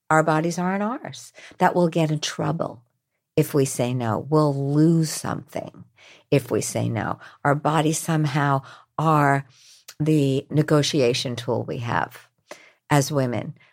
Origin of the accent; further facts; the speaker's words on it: New York, United States; look, I'm from New York. New Yorkers don't have energetic boundaries.